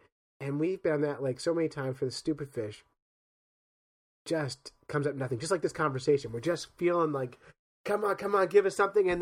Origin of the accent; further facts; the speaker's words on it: New Jersey, United States; I'm from New Jersey. I can help.